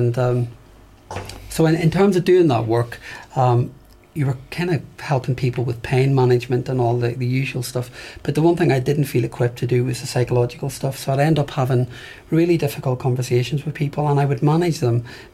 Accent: Northern Ireland, United Kingdom; moved away; But so growing up in Northern Ireland was interesting because, you know, you normalise lots of stuff.

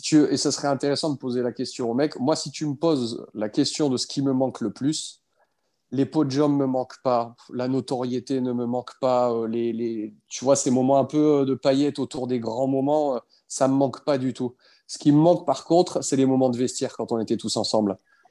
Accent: northern France, France; quand tu réfléchis après d'où tu viens, une petite ville du nord de la France

